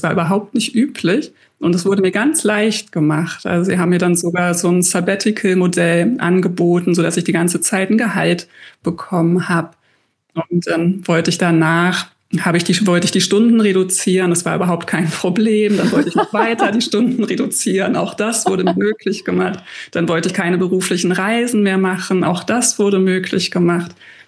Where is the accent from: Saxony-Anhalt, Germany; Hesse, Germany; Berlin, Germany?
Berlin, Germany; ich bin jetzt hier gerade in Hamburg, ich komme aus Berlin in Deutschland